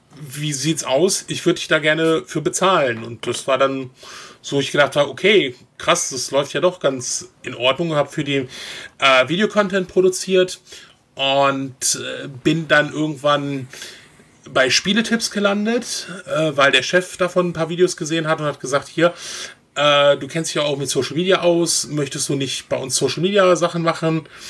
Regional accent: North Rhine-Westphalia, Germany; bin halt quer durch Deutschland immer wegen Jobs gereist, also ich komme eigentlich aus NRW

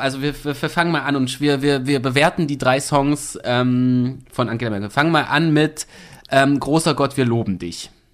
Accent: East Germany, Germany; born there; als Ossi, ne? Als der ich mich fühle und geboren wurde.

